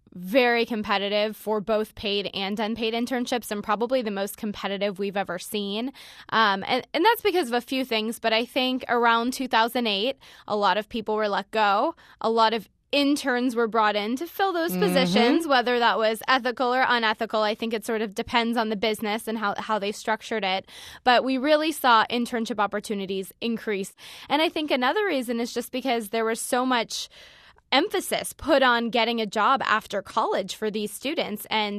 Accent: Florida, United States; I was going to school in Florida. I'm from Florida.

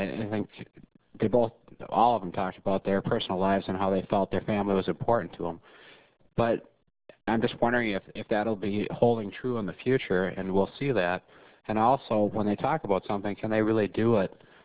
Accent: Glenwood, Minnesota, United States; Yes, this is … I'm from Glenwood, Minnesota.

